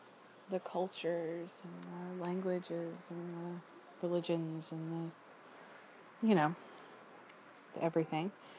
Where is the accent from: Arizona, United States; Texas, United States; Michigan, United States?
Texas, United States; I am a huge fan of Mexican food, or Tex-Mex, because I grew up in Texas.